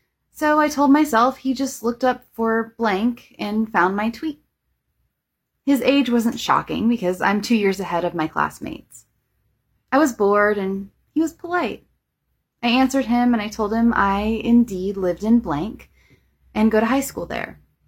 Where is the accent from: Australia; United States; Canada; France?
France; English is a second language; Oh, and also, I'm from France, which can explain my English mistakes, if there are any.